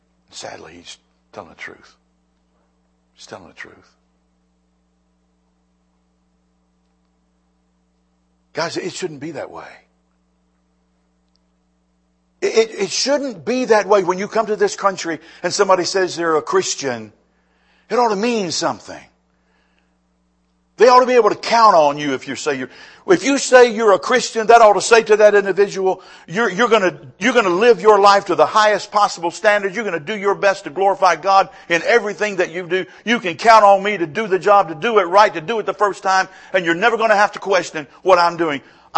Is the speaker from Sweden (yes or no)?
no; Lynchburg, Virginia, United States; Just a side note, I'm born and raised in Lynchburg, Virginia. This is all I know.